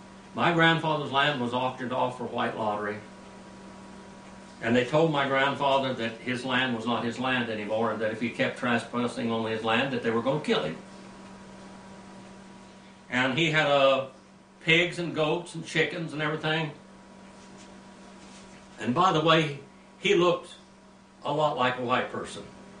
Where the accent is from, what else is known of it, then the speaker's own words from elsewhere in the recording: United States; I know if you listen to me, I talk about my heritage. I'm American Indian. I talk about my family, and we were done wrong.